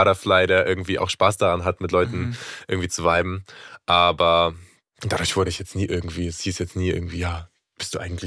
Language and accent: German; Mecklenburg-Vorpommern, Germany; weil ich bin zum Beispiel nicht so der typische Mecklenburger. Die typischen Mecklenburger sind ja eher so ein bisschen reserviert